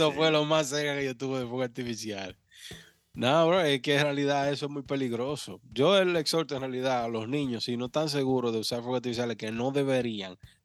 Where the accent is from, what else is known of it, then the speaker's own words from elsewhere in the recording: Dominican Republic; pero yo soy dominicano, somos dominicanos